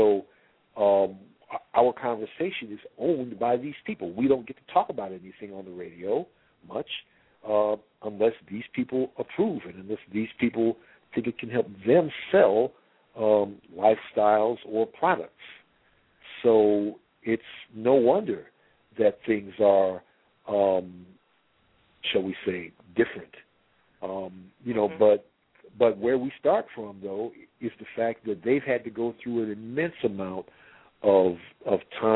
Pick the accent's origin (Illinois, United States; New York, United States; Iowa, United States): Illinois, United States; Chicago; now in Georgia, United States; I'm from Chicago. I only moved down here to Georgia at the end of 2000.